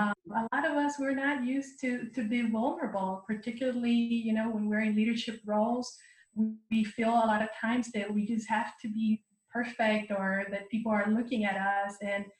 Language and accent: English; Panama; But growing up in Panama